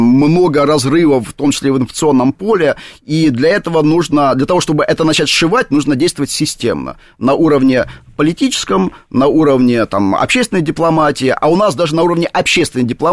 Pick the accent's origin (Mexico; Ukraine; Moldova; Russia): Ukraine; Donbas; born there; Я родился на Донбассе, не могу приехать.